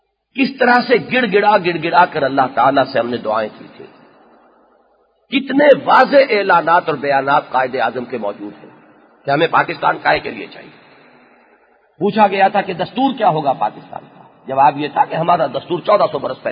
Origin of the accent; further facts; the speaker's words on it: Hisar, Haryana, India; ہمارا ضلع جو ہے مشرقی پنجاب کا، وہ پسماندہ اضلاع میں شمار ہوتا ہے، ضلع حصار، اس پورے ضلع میں کوئی کالج تھا ہی نہیں،